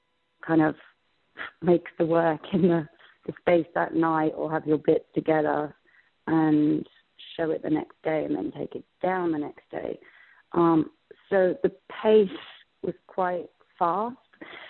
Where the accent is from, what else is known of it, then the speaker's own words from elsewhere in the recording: Los Angeles, California, United States; born there; Yes, I was born in Los Angeles.